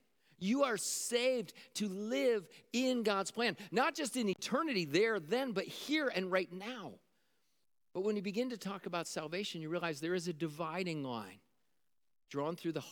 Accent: Syracuse, New York, United States; I grew up in Syracuse, New York. Okay, I was a Central New York kid growing up.

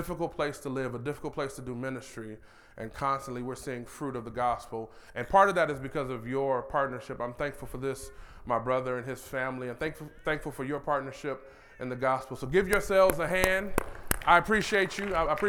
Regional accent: Detroit, Michigan, United States; I'm from Detroit, Michigan.

